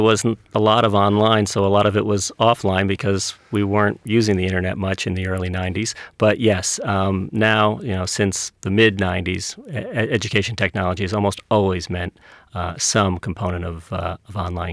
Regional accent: New York, United States; now in Australia; You can probably tell by my accent, I'm actually not originally from here. Grew up in New York and moved back to Australia in early 2002 with my wife, who's from Sydney

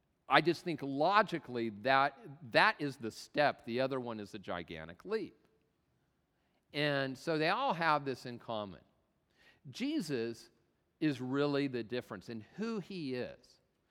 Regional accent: Tacoma, Washington, United States; I'm from Tacoma. We call that throwing down.

